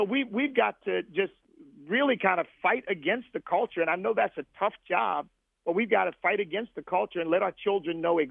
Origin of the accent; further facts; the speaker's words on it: Pennsylvania, United States; I was raised in the ghetto, small town, but a very urban town outside of Philadelphia. I grew up on Third Street, which was the heart of the ghetto.